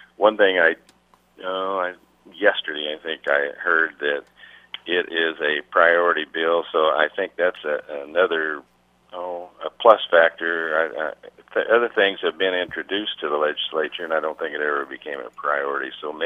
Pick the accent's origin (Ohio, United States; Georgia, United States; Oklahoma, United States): Oklahoma, United States; Manchester; I was born in Manchester, Oklahoma, and we lived on a wheat farm down there. But my parents always raced up here in the summer.